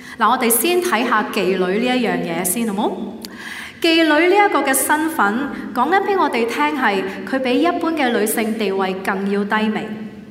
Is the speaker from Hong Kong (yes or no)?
yes; Hong Kong; first language not Cantonese; 我家以前在香港是一个新移民的家庭，我们的母语真的不是广东话，我们住的是香港的一些林屋区，设施简陋，我们都没有什么社会人物的联系。